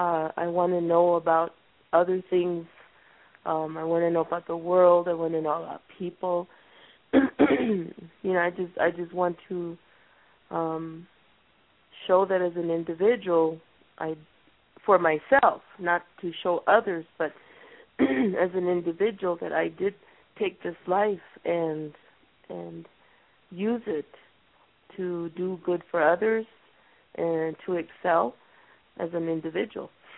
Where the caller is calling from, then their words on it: El Paso, Texas, United States; I'm from El Paso, Texas.